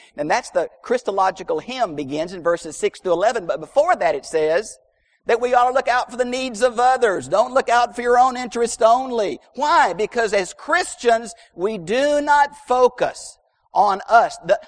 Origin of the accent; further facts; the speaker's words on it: Houston, Texas, United States; Well, I'm from Houston. I don't know horses.